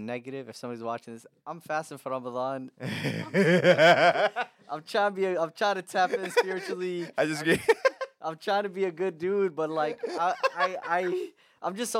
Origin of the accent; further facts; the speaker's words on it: Rockford, Illinois, United States; also born or lived in Iraq; Like, I'm from Iraq originally. You know what I mean? Like, I grew up Rockford, grew up in, like, started my comedy in Chicago.